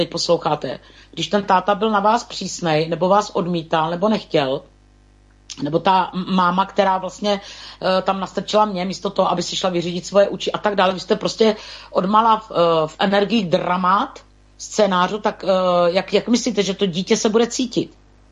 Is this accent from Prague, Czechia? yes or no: no; Přibice, South Moravian Region, Czechia; Ale já si znovu vybavím svoje dětství tady v Přibicích u řeky